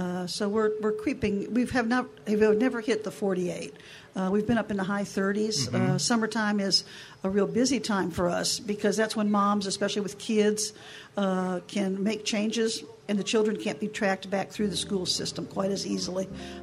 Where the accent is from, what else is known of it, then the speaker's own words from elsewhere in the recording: Florida, United States; also born or lived in Ohio; I'm living in Florida, and I'm from Florida also, Ohio and then Florida